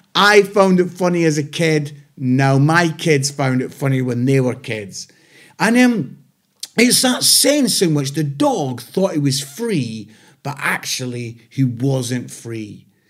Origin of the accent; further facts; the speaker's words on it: Scotland, United Kingdom; And I'm Scottish